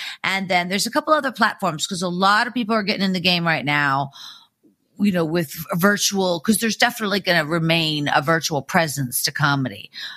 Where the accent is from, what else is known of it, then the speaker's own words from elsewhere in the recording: Pittsburgh, Pennsylvania, United States; I'm from Pittsburgh, so it's kind of you know, I just went back, but I hadn't been home in like 2 years, over 2 years.